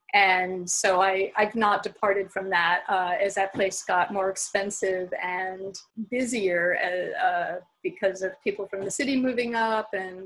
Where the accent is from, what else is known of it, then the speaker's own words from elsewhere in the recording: New York, United States; also born or lived in Ann Arbor, Michigan; I was born in Ann Arbor, Michigan, and when I was two, my parents and I moved to the state of New York because my dad got a job as head librarian at the New York Botanical Garden. So I've lived my whole life in New York State